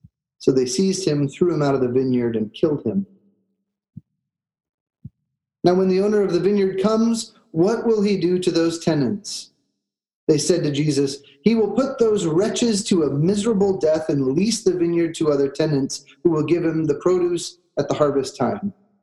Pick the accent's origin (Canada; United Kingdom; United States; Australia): United States; Walla Walla, Washington; also born or lived in Chicago; When I grew up in Walla Walla, winter ended in February.